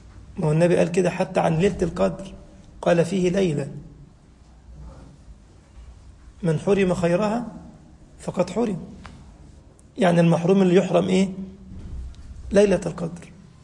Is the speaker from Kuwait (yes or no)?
no; Egypt; بنسميها احنا عندنا في مصر الضحكة الصفرة، ما تنفعش، بلاش منها